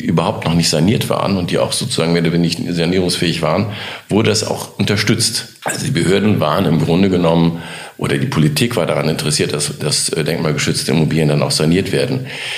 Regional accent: Düsseldorf, North Rhine-Westphalia, Germany; born there; Aus Düsseldorf.

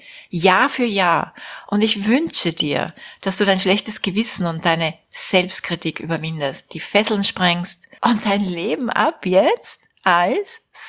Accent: Austria; Die Fenster sind natürlich nicht so dicht wie bei uns in Österreich.

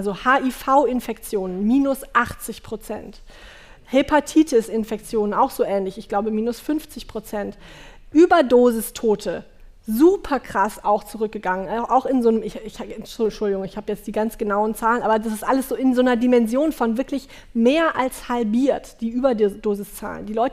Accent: North Rhine-Westphalia, Germany; sagt man bei uns im Rheinland.

